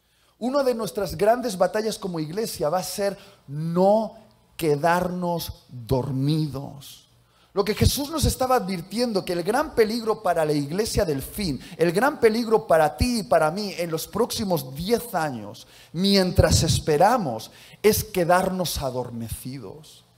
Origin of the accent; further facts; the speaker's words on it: Dominican Republic; Ah, no, yo soy de la República Dominicana.